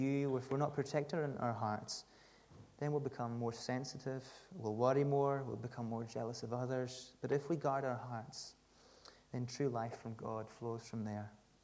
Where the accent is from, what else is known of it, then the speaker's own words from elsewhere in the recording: Stornoway, Scotland, United Kingdom; now in Edinburgh, United Kingdom; I'm not from Edinburgh originally, from Stornoway up in the Western Isles, but I came to Edinburgh to study music